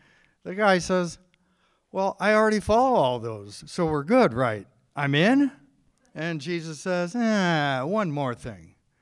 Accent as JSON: {"language": "English", "town": "Viroqua", "region": "Wisconsin", "country": "United States", "said": "I drive a used car. I live in an old farmhouse. I come from Viroqua. I'm not rich."}